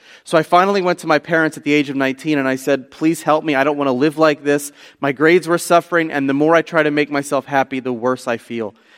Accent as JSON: {"language": "English", "town": "Washington", "region": "District of Columbia", "country": "United States", "tie": "born or raised there"}